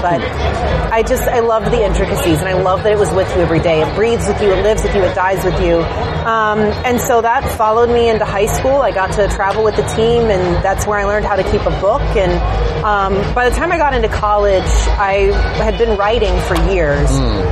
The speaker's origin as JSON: {"language": "English", "region": "the South", "country": "United States", "tie": "born or raised there", "also_born_or_lived": "Atlanta", "said": "So growing up in the South, football was a really big part, obviously, of the culture and the climate."}